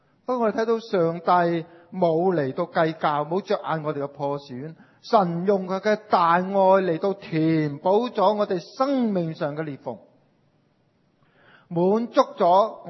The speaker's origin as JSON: {"language": "Cantonese", "country": "China", "said": "呢个系我哋中国人智慧嘅说话嚟嘅，系从人生嘅经验累积落嚟嘅"}